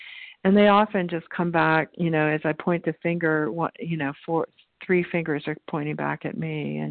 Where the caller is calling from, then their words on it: New Mexico, United States; I'm calling from New Mexico.